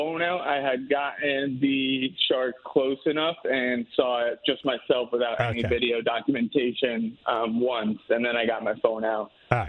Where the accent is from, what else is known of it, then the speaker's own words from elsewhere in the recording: Madison, United States; Yeah, I grew up in Madison on the water. I used to kayak fish